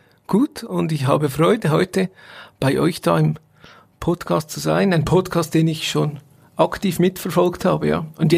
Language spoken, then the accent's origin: German; Rapperswil, St. Gallen, Switzerland; Und ich bin aus Rapperswil